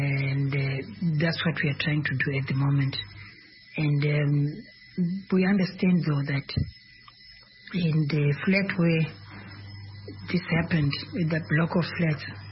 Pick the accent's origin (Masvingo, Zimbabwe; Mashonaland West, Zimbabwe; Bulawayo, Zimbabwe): Mashonaland West, Zimbabwe; Mondoro; She stayed in Warren Park in Harare, but we are from Mondoro, that's where we come from.